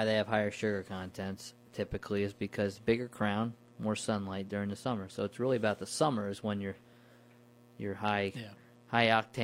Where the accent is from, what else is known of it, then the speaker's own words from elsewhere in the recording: New Paltz, New York, United States; It's kind of like, you know, growing up in New Paltz, you saw a lot of the orchards going to value-added, and it was a family affair.